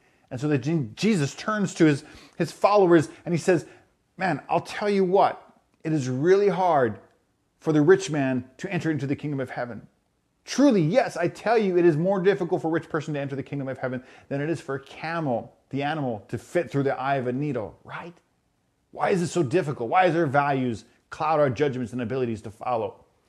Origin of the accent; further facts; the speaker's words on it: Canada; I was born and raised in Canada. My family is an average middle-class family